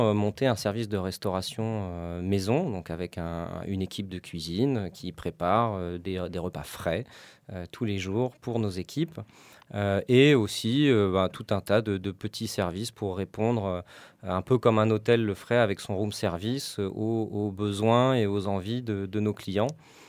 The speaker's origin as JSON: {"language": "French", "town": "Aix-en-Provence", "region": "Provence-Alpes-Côte d'Azur", "country": "France", "tie": "born or raised there", "said": "Moi je suis né à Aix-en-Provence, mes parents avaient émigré dans les Bouches-du-Rhône pour monter une crêperie bio à l'époque."}